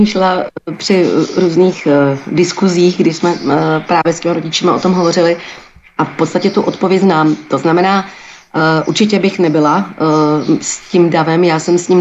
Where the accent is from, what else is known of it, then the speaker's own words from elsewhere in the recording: Turnov, Liberec Region, Czechia; já jsem z malého města, já jsem z Turnova